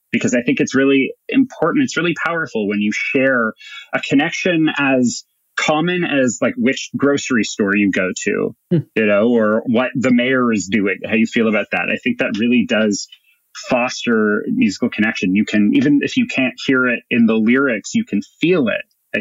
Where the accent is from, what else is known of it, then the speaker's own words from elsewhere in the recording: Toronto, Ontario, Canada; So when I was growing up in Toronto, my mom would take me and my little brother to school.